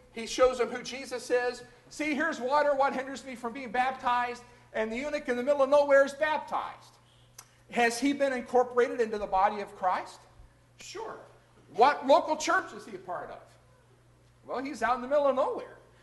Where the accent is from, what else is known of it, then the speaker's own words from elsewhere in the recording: Winchester, Kentucky, United States; there was a lady whose son worshipped at that church who also happened to come over from Winchester, my hometown.